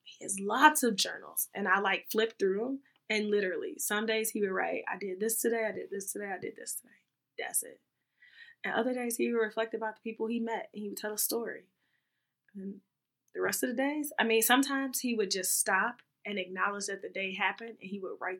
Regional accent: London, United Kingdom; I'm from London

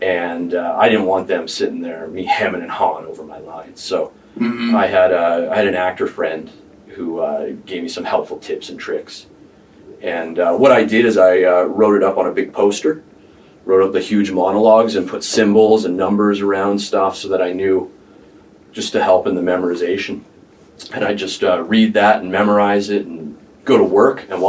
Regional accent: Canada; I'm Canadian. Fuck that shit, man.

